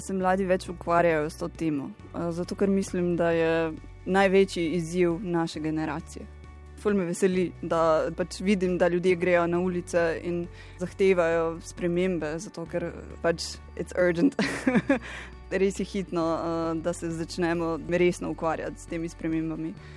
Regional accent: Croatia; now in Brussels, Belgium; Ja, sem Evropejka v bistvu zato, ker prihajam iz Hrvaške, živela sem pa v številnih evropskih državah. Delam tukaj v Bruslju

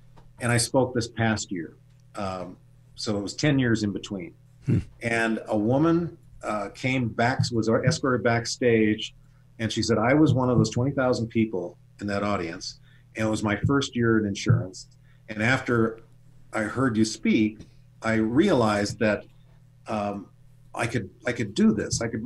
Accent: United States; There's something that I learned growing up in Indian reservations

